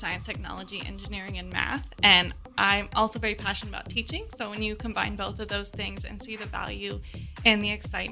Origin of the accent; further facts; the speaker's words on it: Harrison, Montana, United States; now in Great Falls, United States; I'm not. I'm originally from Harrison, Montana, down by Bozeman-ish. I've been here since 2015.